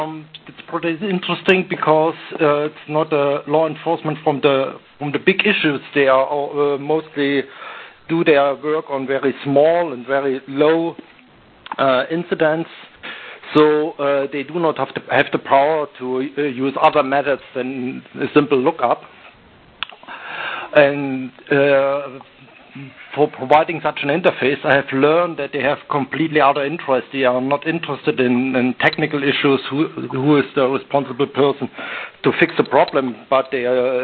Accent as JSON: {"language": "English", "country": "Germany", "said": "I'm from Germany."}